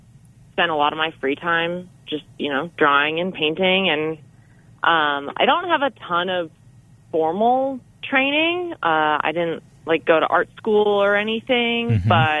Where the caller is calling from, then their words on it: Moab, Utah, United States; also born or lived in Denver; I'm actually calling from Moab, Utah.